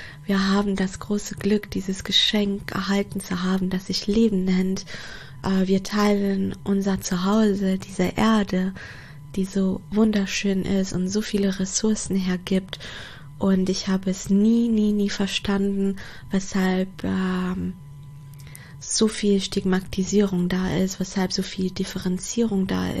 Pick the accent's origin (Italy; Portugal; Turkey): Portugal; German is a second language; now in Germany; ich komme aus Portugal, aus einem Land, wo die Menschen die Sonne im Herzen tragen und wo Zusammenhalt und Gastfreundschaft sehr groß geschrieben wird.